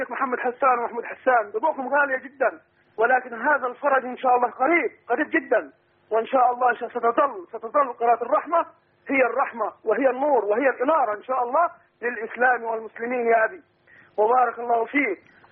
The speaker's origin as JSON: {"language": "Arabic", "town": "Sohag", "region": "Sohag Governorate", "country": "Egypt", "lives_now": "Saudi Arabia", "said": "أنا في السعودية الآن، وأنا أصلا من سوهاج،"}